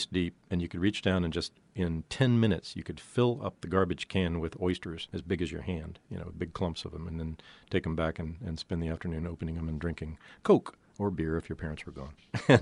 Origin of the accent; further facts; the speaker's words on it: Fort Pierce, Florida, United States; When I was a kid growing up in Fort Pierce, Florida, about halfway down the lagoon on its east coast, we would go out.